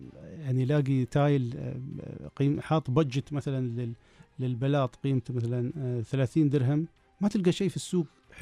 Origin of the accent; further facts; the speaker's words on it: United Arab Emirates; يعني إحنا عندنا في الإمارات مصانع الأسمنت كلها طالعة من الإمارات